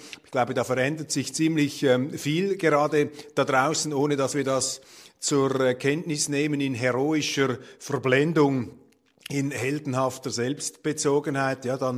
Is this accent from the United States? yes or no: no; Switzerland; Das sind Entwicklungen, die einen nicht freuen als Schweizer